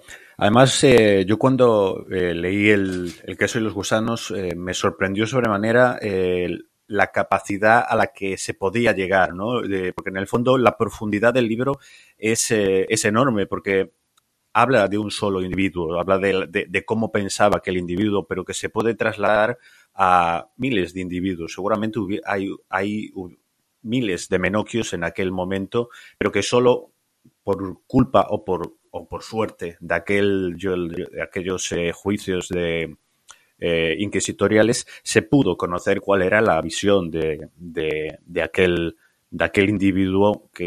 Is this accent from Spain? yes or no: yes; Galicia, Spain; yo soy de Galicia